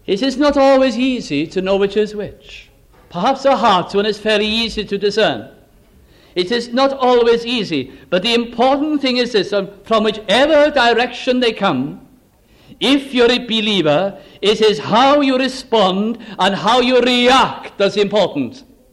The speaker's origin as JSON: {"language": "English", "region": "Wales", "country": "United Kingdom", "said": "Being a Welshman, it's very difficult for me to remember those words, and you must forgive me now."}